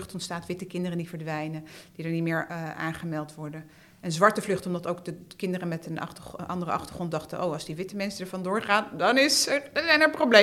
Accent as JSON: {"language": "Dutch", "region": "Utrecht", "country": "Netherlands", "tie": "born or raised there", "said": "Ik ben opgegroeid in Kanaleneiland."}